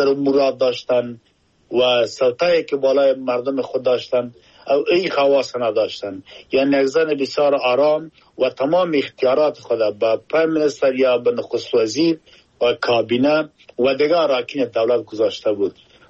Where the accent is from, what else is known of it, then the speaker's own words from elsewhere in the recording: Afghanistan; now in United Kingdom; ما افغان هستم در انگلستان زندگی می کنم. یکی خود ما افغان هستم، مسلمان هستم، کلتور و فرنگ خود دارم جدا،